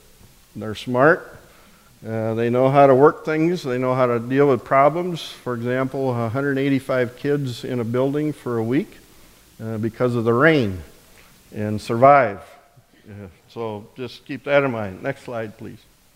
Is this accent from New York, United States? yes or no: no; Sioux Center, Iowa, United States; I grew up in and around Sioux Center, so a lot of familiar faces.